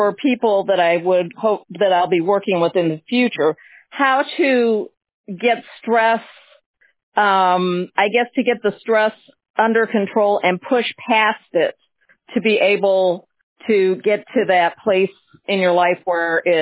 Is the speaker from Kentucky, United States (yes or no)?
no; Nevada, United States; The biggest thing for me, and I'm from Nevada